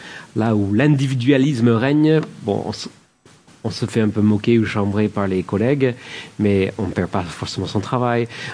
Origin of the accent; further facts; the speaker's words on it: California, United States; En Californie, là où j'ai grandi, pays de tremblements de terre, vous savez.